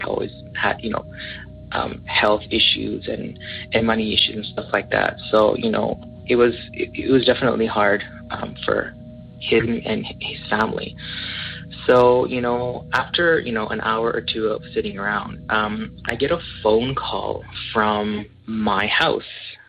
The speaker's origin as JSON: {"language": "English", "town": "Edmonton", "region": "Alberta", "country": "Canada", "said": "I'm actually from Edmonton, Alberta, Canada."}